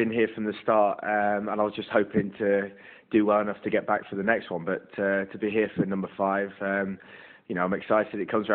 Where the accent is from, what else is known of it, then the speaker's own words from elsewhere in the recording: England, United Kingdom; especially being an Englishman to start with.